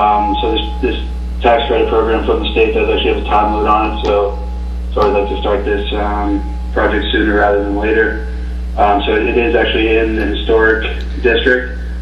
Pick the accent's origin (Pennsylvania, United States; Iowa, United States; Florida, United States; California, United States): Pennsylvania, United States; Bethlehem; Just a little background, I was born and raised in Bethlehem. I have a deep love for the town and history.